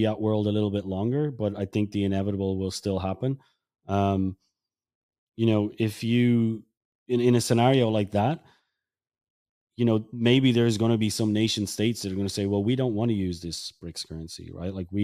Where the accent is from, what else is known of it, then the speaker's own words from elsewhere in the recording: Ireland; But, you know, I come from Ireland